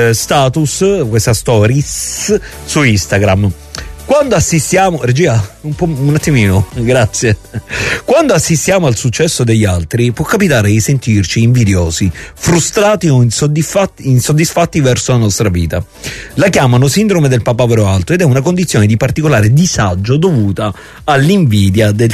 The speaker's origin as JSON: {"language": "Italian", "town": "Reggio Calabria", "region": "Calabria", "country": "Italy", "lives_now": "Milan, Italy", "said": "io sono di Reggio Calabria, vivo in Milano, in questo momento sto lavorando qui a Napoli"}